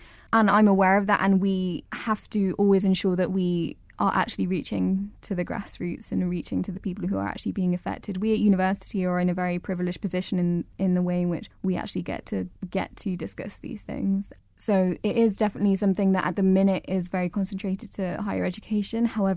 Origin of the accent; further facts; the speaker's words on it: England, United Kingdom; Well, I would say that I'm English, and does that mean that my history is not to be learnt about?